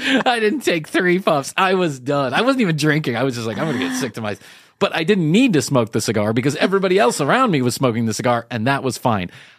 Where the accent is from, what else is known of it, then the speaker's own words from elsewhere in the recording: Chicago, Illinois, United States; I grew up in Chicago where it was not unusual to go to a dinner party and everybody was smoking cigarettes.